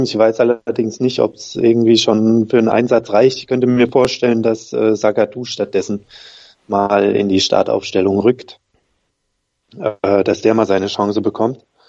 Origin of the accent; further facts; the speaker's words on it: Saxony, Germany; aber ich bin eigentlich Sachse, das heißt, ich habe eigentlich mit Dortmund als Stadt auch nicht so viel zu tun.